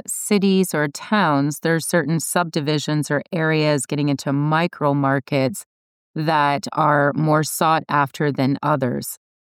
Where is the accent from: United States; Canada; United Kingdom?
Canada; Cambridge, Ontario; I'm from Cambridge, which is approximately 40 minutes north of Hamilton, and that does not constitute north in Ontario standards.